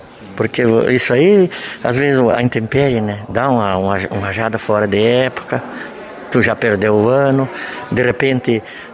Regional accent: Casca, Rio Grande do Sul, Brazil; Na verdade, eu quando emigrei lá de Casca, onde eu me criei, eu plantei uns 30 pés de parreira lá

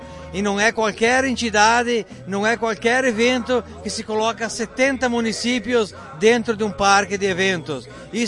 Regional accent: Farroupilha, Rio Grande do Sul, Brazil; now in Garibaldi, Brazil; Eu não sou garibaldense, sou de Farroupilha, mas me sinto garibaldense por estar aqui há vários anos, são mais de 10 anos nessa entidade.

